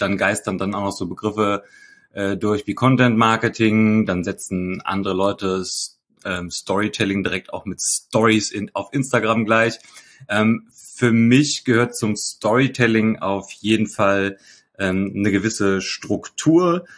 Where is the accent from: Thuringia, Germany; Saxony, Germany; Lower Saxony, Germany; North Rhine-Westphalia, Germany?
North Rhine-Westphalia, Germany; Cologne; now in Kirn, Germany; Ich werde jetzt schlanke 40 Jahre, lebe seit ganz kurzem in Kirn, bin aber eigentlich gebürtiger Kölner und mein Herz wird wohl auch für immer dort bleiben. Kirn liegt im Hunsrück.